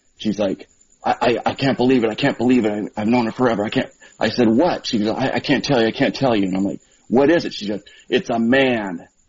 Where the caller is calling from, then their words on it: Burbank, California, United States; I am calling from Burbank, California.